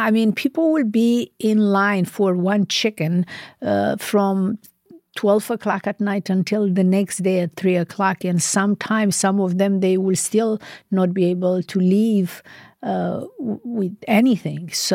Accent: Romania; English is a second language; now in United States; So I grew up in Romania, and after the communist regime came to power, things slowly start changing.

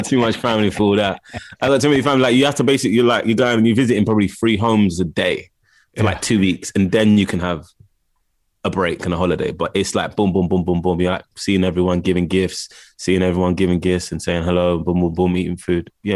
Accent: London, United Kingdom; I grew up in Camden Town, Camden.

